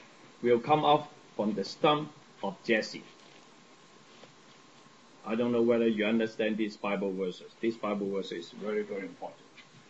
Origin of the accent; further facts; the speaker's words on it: Hong Kong; now in Canada; I was born in Hong Kong, but I was brought up in Hong Kong and then in Canada, right? I stayed here longer than I was staying in Hong Kong.